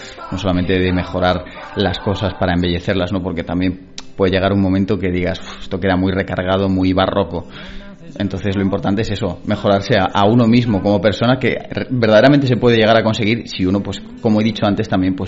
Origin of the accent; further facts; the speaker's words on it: Madrid, Community of Madrid, Spain; tengo 20 años, vengo de Madrid